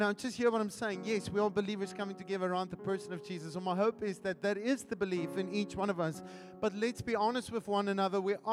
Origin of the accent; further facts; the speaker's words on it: Wellington, Western Cape, South Africa; now in Durbanville, South Africa; And we're originally from Wellington, but now we are staying in Durbanville.